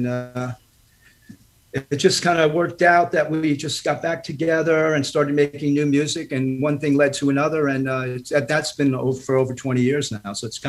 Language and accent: English; New Jersey, United States; moved away as an adult; now in New York City, United States; Especially, you know, here in the city where we all basically grew up, and, you know, I moved here from New Jersey when I was 18.